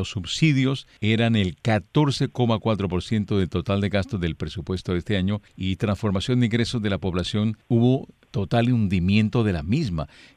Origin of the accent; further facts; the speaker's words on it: Cuba; yo como cubano sentado viéndolo por la televisión